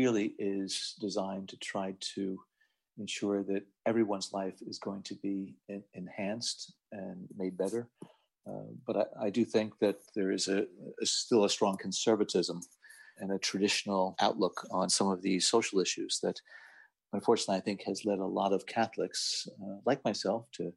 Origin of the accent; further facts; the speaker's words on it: Ireland; I try to get back to Ireland at least once a year